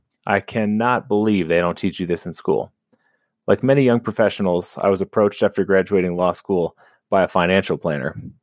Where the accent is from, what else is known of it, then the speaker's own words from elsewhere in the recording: Colorado, United States; I'm Anonymous from Colorado.